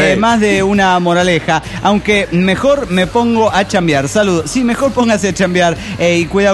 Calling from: Nuevo León, Mexico; Aquí en Nuevo León, México

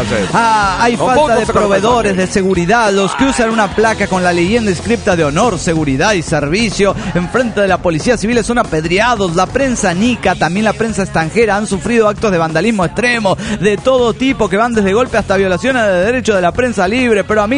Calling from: Buenos Aires, Argentina; de Buenos Aires, Argentina.

